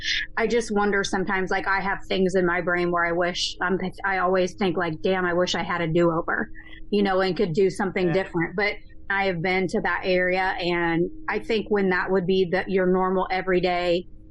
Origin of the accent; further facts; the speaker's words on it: Iowa, United States; I grew up in Iowa, so we don't see that in my town.